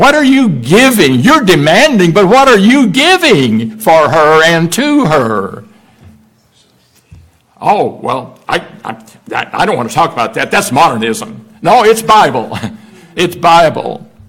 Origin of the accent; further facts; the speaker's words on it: Deep South, United States; I grew up in the Deep South